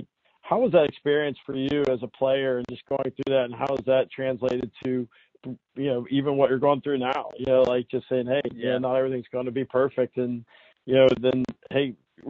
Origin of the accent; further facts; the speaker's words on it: Columbus, Ohio, United States; now in Pittsburgh, United States; We call Pittsburgh home, even though I'm from Columbus.